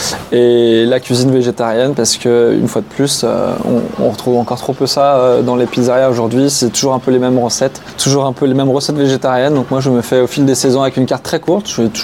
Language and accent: French; Lyon, Auvergne-Rhône-Alpes, France; Et donc j'ai voulu revenir à Lyon, qui est ma terre natale en fait.